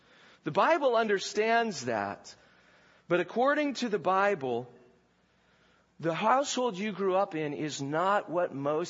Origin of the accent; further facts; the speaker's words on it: California, United States; Some of the answers might have to do with my background. I grew up in California.